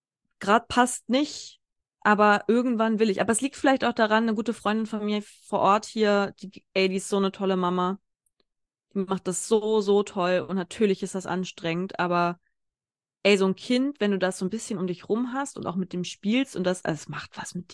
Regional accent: Grifte, Hesse, Germany; da wo ich groß geworden bin.

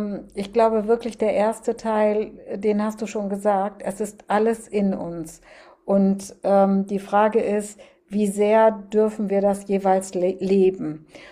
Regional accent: North Rhine-Westphalia, Germany; zumindest im katholischen Norden, da im Bistum Münster, wo ich herkomme.

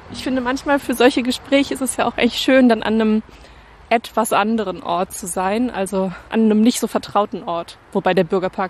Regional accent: Bremen, Germany; Ich komme ja ursprünglich auch aus Bremen

